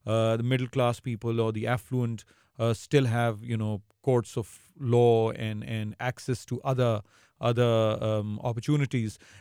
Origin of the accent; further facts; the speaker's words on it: Karachi, Sindh, Pakistan; now in Islamabad, Pakistan; Islamabad is a much smaller city, but I grew up in Karachi, which is a megapolis.